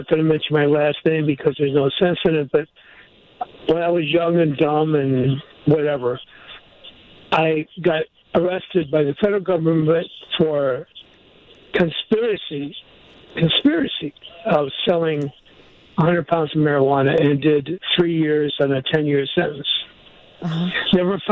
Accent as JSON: {"language": "English", "country": "United States", "said": "I'm American. I love America."}